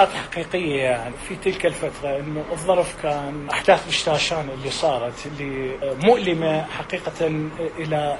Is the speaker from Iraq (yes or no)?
yes; Iraq; moved away as an adult; طلعت من العراق أنا في يعني عمري كان تقريبا بحدود 19-20 سنة